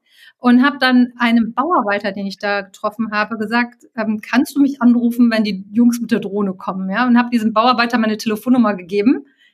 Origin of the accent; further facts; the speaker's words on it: Cologne, North Rhine-Westphalia, Germany; born there; Ich bin geborene Kölnerin.